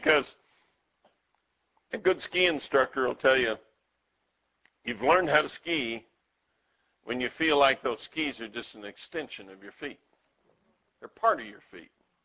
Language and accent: English; Colorado, United States; You know, when I was in my youth, growing up in Colorado, you got to learn how to ski, right?